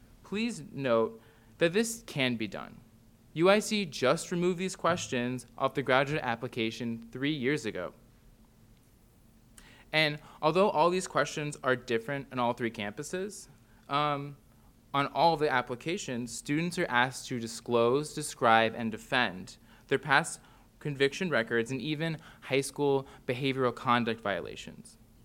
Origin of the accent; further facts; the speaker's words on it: Urbana-Champaign, Illinois, United States; in my hometown, was one of the original 37 land-grant universities